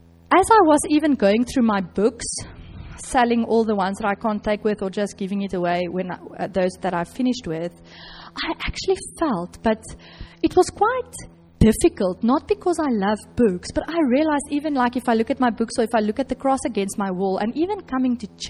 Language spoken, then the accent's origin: English; Johannesburg, Gauteng, South Africa; But I am from Johannesburg, which is a summer rainfall region in South Africa. So I'm not used to the winter rain.